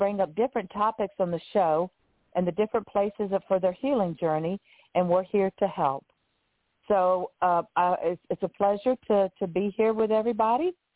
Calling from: Pompano Beach, Florida, United States; I am calling in from Pompano Beach, Florida, beautiful, beautiful area of the country

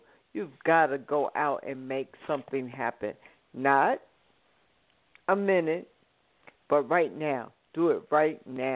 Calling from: Plano, Texas, United States; I'm calling from Plano, Texas, in the Dallas-Fort Worth area.

